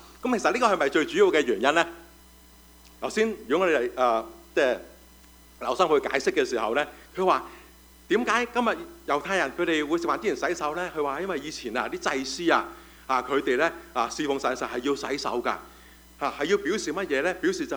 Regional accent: China; 我们中国人有中国的传统、啊、这个就是我们中国人身份的一个的标记来的

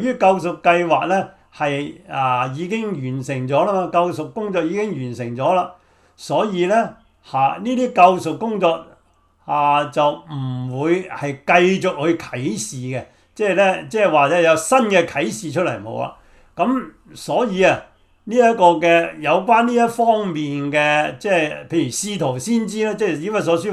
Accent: China; 即係好似我哋中國人啫嘛，即係搽萬金油啊，搽白花油啊

